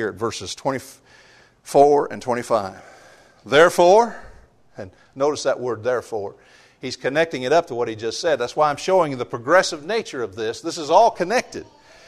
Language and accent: English; Missouri, United States; Show me. I'm from Missouri. Show me, you see.